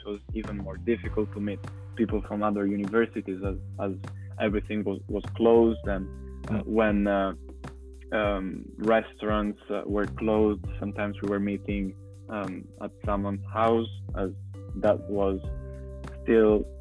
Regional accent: Verona, Veneto, Italy; English is a second language; But for example, I come from Verona, and the prices from Verona and Milan, I find that in Milan they're slightly higher.

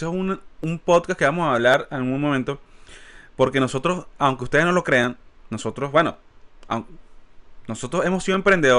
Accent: Maracay, Aragua, Venezuela; Es que nosotros venimos de Maracay.

